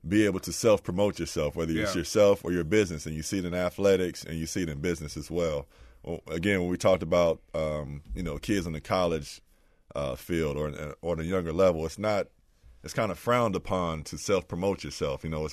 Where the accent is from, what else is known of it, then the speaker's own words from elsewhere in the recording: Trotwood, Ohio, United States; they did a kind of a story on me and my family growing up in Trotwood, Ohio. And they went and spoke to my mother back home